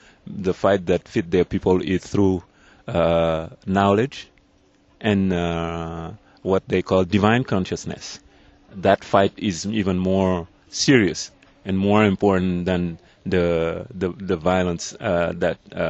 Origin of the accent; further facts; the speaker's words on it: Senegal; I'm coming from Senegal, West Africa.